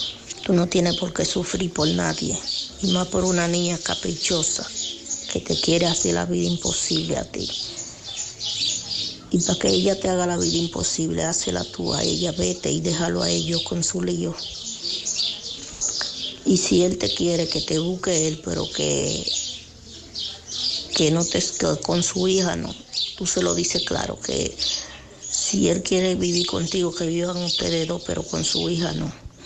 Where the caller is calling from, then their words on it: Alcorcón, Community of Madrid, Spain; de Madrid, de Alcorcón.